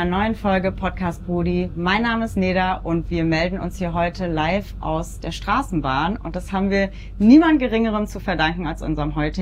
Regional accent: Niederehrenbach, Germany; Ich komme aus Niederehrenbach ursprünglich.

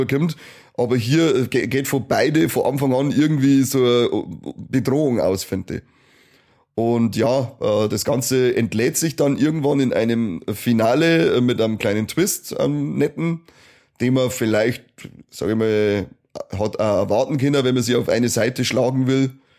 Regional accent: Bavaria, Germany; Ich komme aus Oberbayern, da ist es anders.

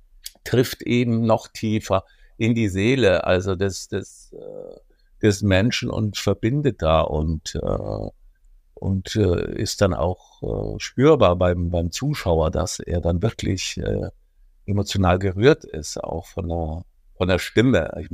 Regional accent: Bavaria, Germany; als Allgäuer, da hast du eigentlich das R da vorne, der Rollsch da vorne

